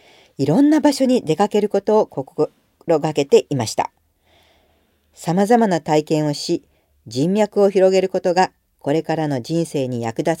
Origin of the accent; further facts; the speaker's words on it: Hungary; Japanese is a second language